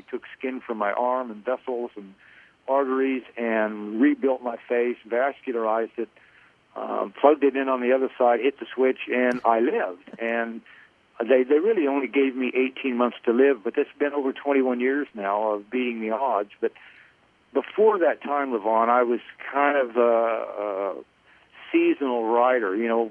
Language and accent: English; Kansas, United States; I grew up in Kansas, but, you know, to get up in that gorgeous country.